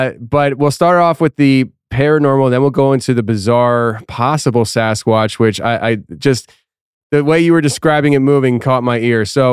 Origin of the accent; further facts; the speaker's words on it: Philadelphia, Pennsylvania, United States; And I'm like, I'm from Philly, man. I ain't scared of Detroit.